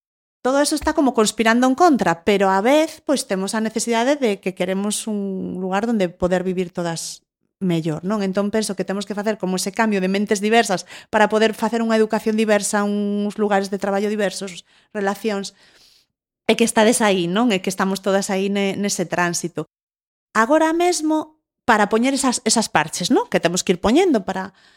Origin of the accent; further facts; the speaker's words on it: Galicia, Spain; non me identifico con outra cousa, que son galega, que son traballadora, non son rica nin vou a ser